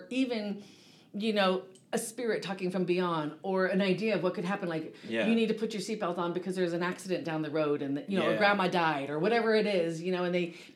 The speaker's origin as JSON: {"language": "English", "region": "California", "country": "United States", "tie": "born or raised there", "said": "I grew up in Orange County."}